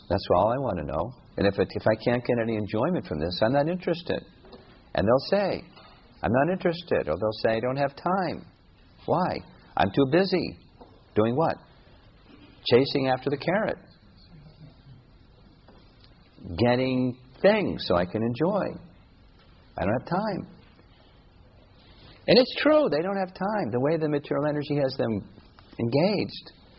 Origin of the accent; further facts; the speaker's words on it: United States; When I was a nice Christian boy growing up in America